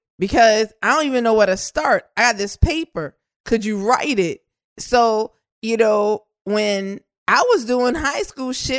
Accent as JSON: {"language": "English", "town": "New Orleans", "region": "Louisiana", "country": "United States", "tie": "born or raised there", "said": "In the neighborhood that I grew up in New Orleans, too, like, you couldn't be too smart."}